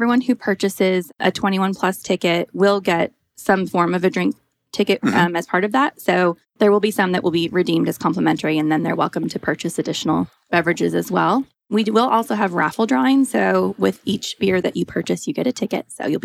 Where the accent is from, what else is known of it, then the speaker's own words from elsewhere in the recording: Illinois, United States; now in Atlanta, United States; Well, I am originally from Illinois, not Chicago. I have been in Atlanta for 12 years now